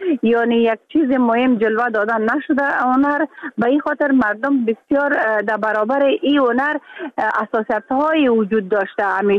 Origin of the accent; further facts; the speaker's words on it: Mazar-i-Sharif, Balkh, Afghanistan; ما شاید در بین یک ولایت، حتی یک ولایت که ما از مزار شریف هستم